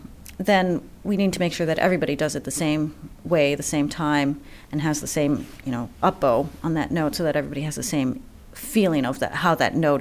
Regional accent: Philadelphia, Pennsylvania, United States; also born or lived in Boston; I feel like I grew up in Philadelphia, having lived here in 1985 till I was 16. And then I came back in 2005, and I had been 2 years in the Boston Symphony as assistant concertmaster there.

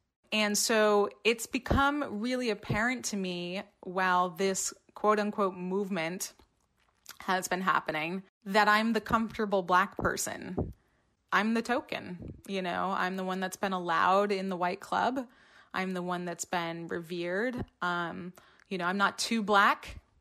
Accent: Randolph, Vermont, United States; I grew up in Randolph, Vermont. I went to high school there.

